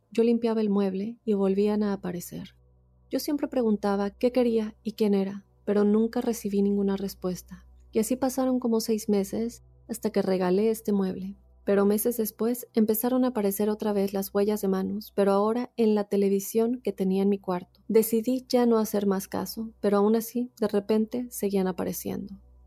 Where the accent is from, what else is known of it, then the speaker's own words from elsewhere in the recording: Monterrey, Nuevo León, Mexico; soy de Monterrey, Nuevo León.